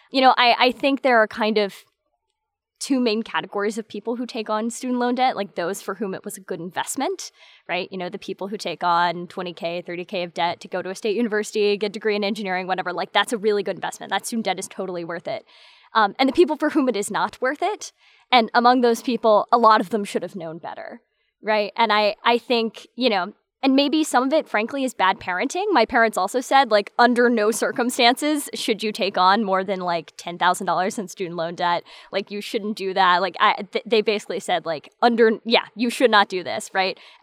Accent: Alabama, United States; Because I grew up in Alabama. That's my local state university.

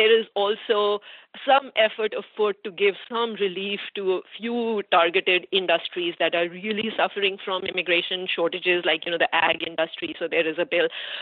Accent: India; first language Hindi; English is a second language; now in United States; doesn't speak Hindi, you know, my mother tongue. And America has been very good to me, and it's been very good to, you know, my family and my son.

